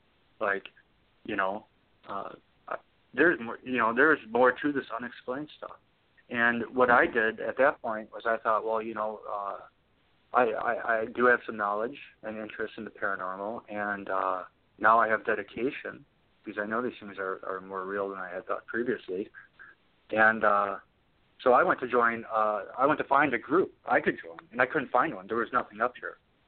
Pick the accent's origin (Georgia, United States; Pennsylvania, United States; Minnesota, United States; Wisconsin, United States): Wisconsin, United States; And I'm from Wisconsin. I'm raised in Wisconsin.